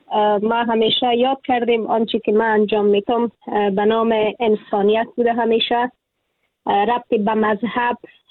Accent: Afghanistan; moved away; اگر امروز از افغانستانم بیرون شدم در تبعید بسر می برم

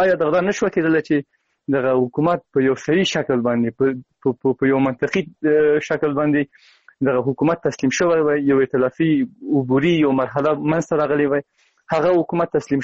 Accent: Afghanistan; سرنا صاحب، مونږ د افغانستان یو وګړي، یو د دې ملت یو وړکی

